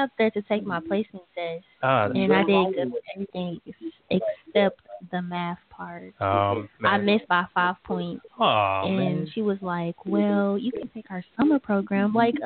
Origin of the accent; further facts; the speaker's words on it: Florida, United States; now in Tulsa, United States; I am not from Tulsa. I originally grew up in Florida. Went to high school out there.